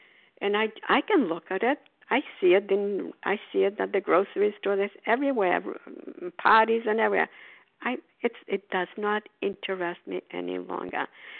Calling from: Port Charlotte, Florida, United States

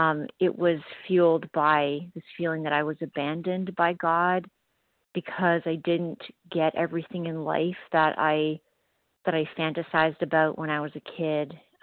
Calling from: Ontario, Canada; recovered compulsive overeater in Ontario, Canada.

